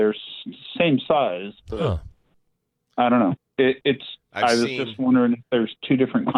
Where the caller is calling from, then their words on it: San Diego, California, United States; I'm calling from Southeast San Diego.